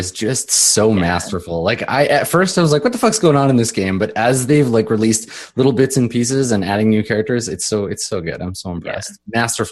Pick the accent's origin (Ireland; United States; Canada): Canada; Because I, as a Canadian, I'm like, what is?